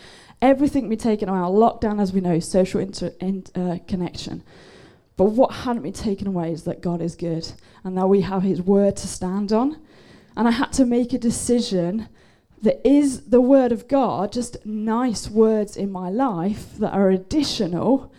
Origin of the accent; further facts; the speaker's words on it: Manchester, North West England, United Kingdom; So my story is that I'm from Manchester too, and I've been a youth pastor there for 10 years.